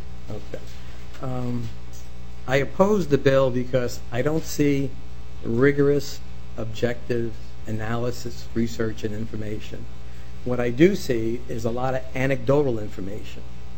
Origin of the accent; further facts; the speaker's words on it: Brooklyn, New York, United States; born there; now in Bloomington, United States; Since 1972, I've lived in Bloomington, Minnesota. I was born in Brooklyn, been here just about forever.